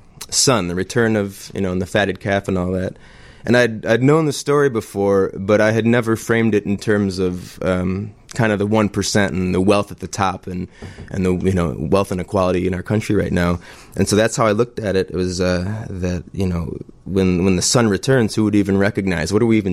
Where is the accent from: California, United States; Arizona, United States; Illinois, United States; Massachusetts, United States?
Illinois, United States; Plainfield; No, southwest suburbs. I grew up in Plainfield.